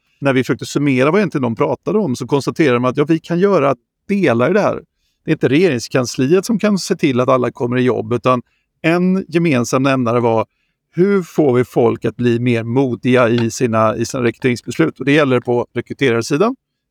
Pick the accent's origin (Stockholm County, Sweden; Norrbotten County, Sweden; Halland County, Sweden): Halland County, Sweden; Halmstad; jag är från Halmstadbo och jag har typ aldrig varit norr om Gävle